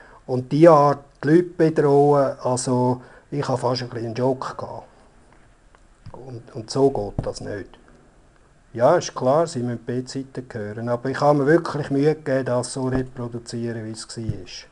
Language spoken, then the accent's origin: German; Switzerland; Und als Schweizer Bürger, auch überhaupt als Bewohner von dem Land